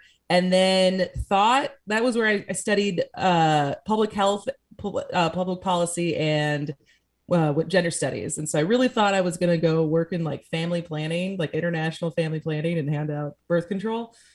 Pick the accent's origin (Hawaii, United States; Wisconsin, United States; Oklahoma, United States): Wisconsin, United States; Madison; now in Milwaukee, United States; So I think a lot of times people get confused that I am from there, but I am from Madison. And then moved back and then moved to Milwaukee in October of 2020.